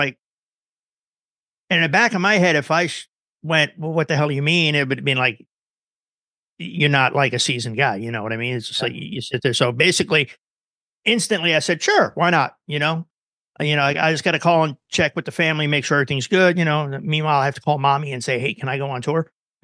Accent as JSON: {"language": "English", "town": "Jersey City", "region": "New Jersey", "country": "United States", "tie": "born or raised there", "also_born_or_lived": "Ridgefield", "said": "I was born in Jersey City, then moved to Ridgefield when I was like 11."}